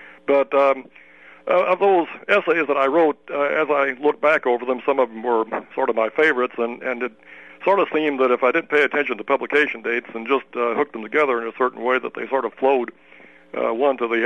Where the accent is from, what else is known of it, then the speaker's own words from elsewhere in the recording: Herrin, Illinois, United States; And I was born and raised in Herron, Illinois. It's a little... it was, at that time, a mining town in the far southern part of the state.